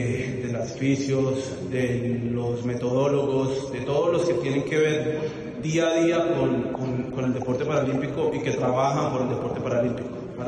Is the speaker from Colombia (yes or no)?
yes; Colombia; en representar esos tres colores que nos identifican como colombianos.